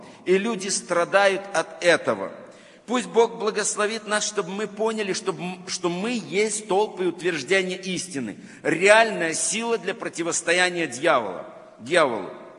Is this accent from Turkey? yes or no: no; Belarus; Я ему говорю, белорус.